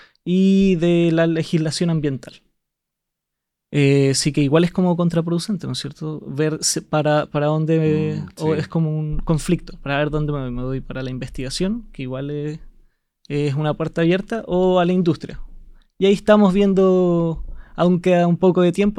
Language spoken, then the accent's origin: Spanish; Punta Arenas, Magallanes, Chile; Yo soy nacido y criado en Punta Arenas. Tuve mi enseñanza básica en el Liceo Dentista de Punta Arenas y la enseñanza media la hice en el Liceo Experimental UMAG, que es una fundación de la Universidad de Magallanes.